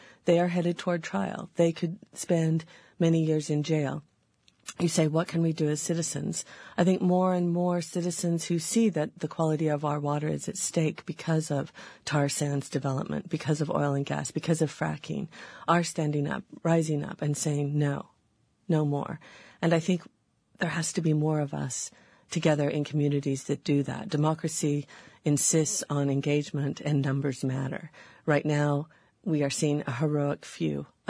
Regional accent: United States; And being cynical as an American, I turned to the young woman next to me from Rome

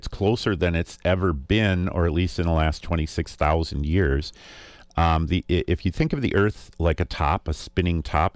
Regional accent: Saint Paul, Minnesota, United States; When I was a kid, I grew up in St. Paul, and there were a lot of people there, but we could see a lot of stars.

